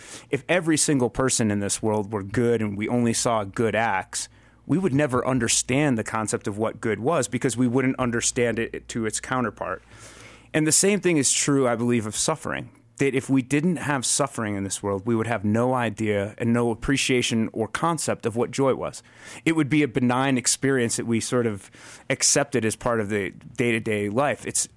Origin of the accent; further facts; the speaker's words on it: Connecticut, United States; I grew up in Connecticut, and that's one of those details I did take from my own life and use for Jacob.